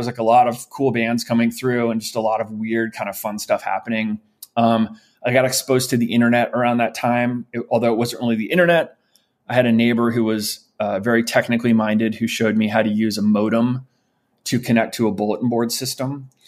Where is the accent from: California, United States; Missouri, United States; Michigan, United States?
Missouri, United States; St. Louis; also born or lived in New York; I was born in New York. We lived in New York until I was around five. And we moved to St. Louis, Missouri when I was five.